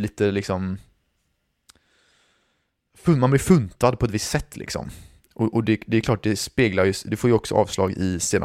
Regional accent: Sweden

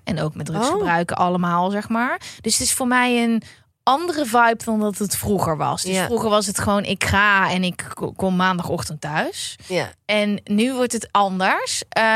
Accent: Uden, North Brabant, Netherlands; Ja, ik kom uit Uden en dan heb je zo'n winkel.

